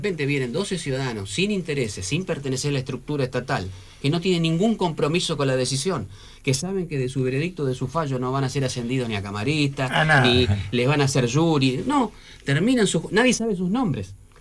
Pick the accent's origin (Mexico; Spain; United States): United States; soy norteamericano, así que es lo normal para nosotros.